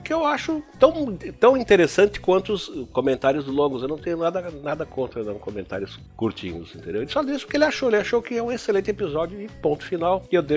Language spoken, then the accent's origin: Portuguese; São Paulo, Brazil; now in Treviso, Italy; nasci em São Paulo, mas aos 30 anos me mudei para a cidade de Treviso, na Itália, do lado de Veneza